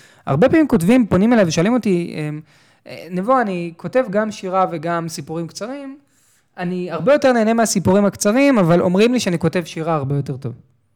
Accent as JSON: {"language": "Hebrew", "town": "Tel Aviv", "region": "Tel Aviv District", "country": "Israel", "tie": "born or raised there", "said": "גדלתי בתל אביב"}